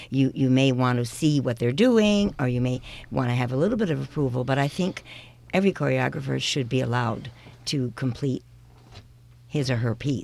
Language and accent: English; Pittsfield, Massachusetts, United States; now in Albany, United States; I started out in the Berkshires, obviously, because I grew up in the Pittsfield area. And then I don't even remember if it's 25 years ago that I migrated to Albany.